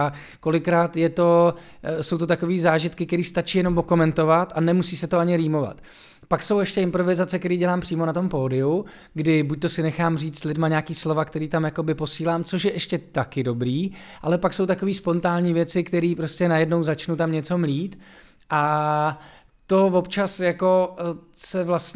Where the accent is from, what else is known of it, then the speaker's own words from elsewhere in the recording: Třinec, Moravian-Silesian Region, Czechia; protože já jsem z Třince, takže já, když přijedu domů, tak mluvím krátkým zobakem.